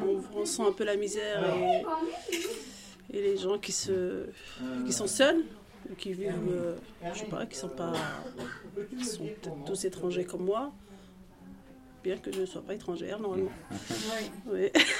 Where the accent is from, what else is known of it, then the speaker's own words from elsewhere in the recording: Brittany, France; moved away as an adult; now in Grenoble, France; Je viens de la Bretagne, donc je ne connaissais pas Grenoble, j'ai débarqué à Grenoble en 2000.